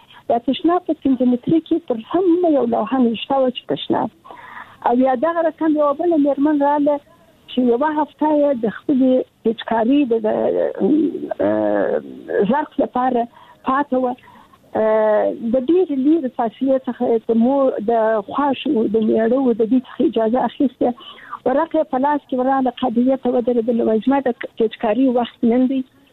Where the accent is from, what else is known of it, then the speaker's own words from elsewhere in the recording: Kandahar, Afghanistan; also born or lived in Kabul; زه د کندهار یم، د کندهار د دنیا لاسې کې مې زده کړې وکړې او کابل پوهنتون ته ولاړم